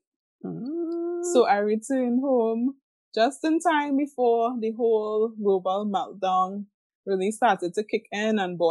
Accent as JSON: {"language": "English", "country": "Trinidad & Tobago", "tie": "born or raised there", "said": "I grew up in Trinidad and Tobago. Mm-hmm. And I grew up in an area that has a blend of both natural beauty and also industrial operations"}